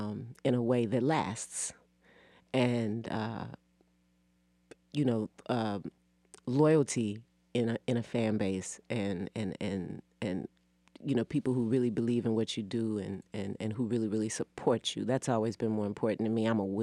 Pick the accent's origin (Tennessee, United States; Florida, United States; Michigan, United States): Tennessee, United States; Nashville; now in Atlanta, United States; Tennessee, Nashville, Tennessee, born and raised.